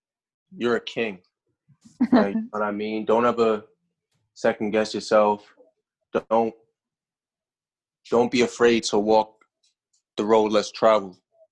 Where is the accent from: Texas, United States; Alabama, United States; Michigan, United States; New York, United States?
New York, United States; I'm a New Yorker. I'm heavy.